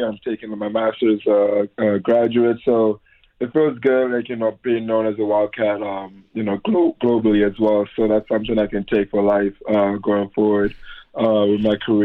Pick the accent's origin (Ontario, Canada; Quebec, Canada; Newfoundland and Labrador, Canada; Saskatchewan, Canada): Ontario, Canada; Toronto; now in United States; Yeah, I'm from Toronto, Canada